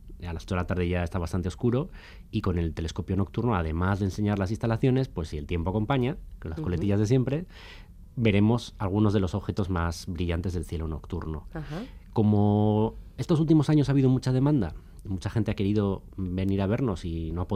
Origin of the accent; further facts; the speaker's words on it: Bilbao, Basque Country, Spain; somos de Bilbao